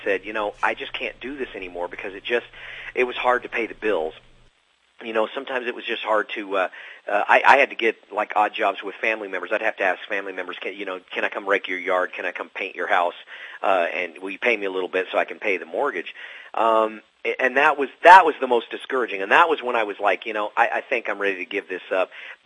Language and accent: English; Dallas, Texas, United States; I'm from Dallas, Texas.